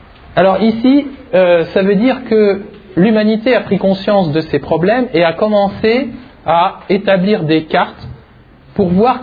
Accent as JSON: {"language": "French", "country": "France", "said": "Est-ce que nous, on a une responsabilité en tant que Français?"}